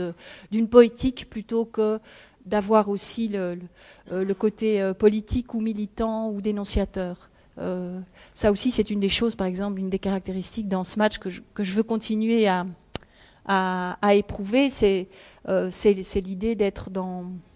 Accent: Liège, Wallonia, Belgium; Et je viens de Liège.

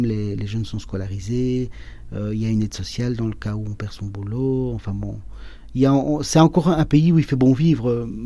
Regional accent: Jette, Brussels, Belgium; moi je suis de Jette

